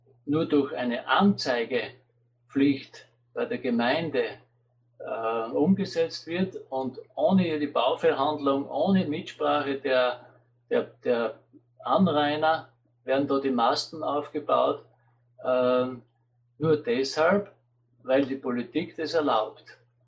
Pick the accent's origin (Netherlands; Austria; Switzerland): Austria; Und bei uns in Österreich hat diese Monika Silvester-Resch, sie hat da ausgearbeitet